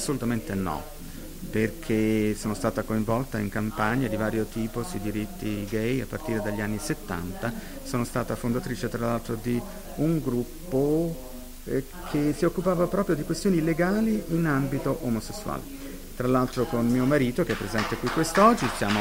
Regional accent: Belfast, Northern Ireland, United Kingdom; Italian is a second language; sono cresciuta a Belfast, dove i cattolici venivano, diciamo, privati di alcuni diritti, perché i protestanti, diciamo così, erano la maggioranza

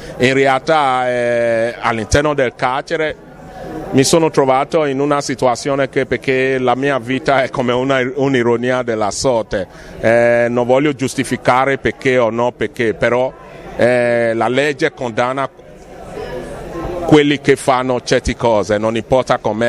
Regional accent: Nigeria; Italian is a second language; now in Italy; Io sono nigeriano.

